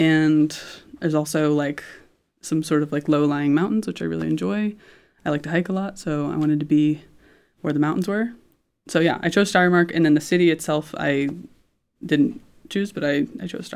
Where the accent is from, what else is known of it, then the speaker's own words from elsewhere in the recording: Indianapolis, Indiana, United States; growing up in Indianapolis, and I've lived in Indiana my whole life.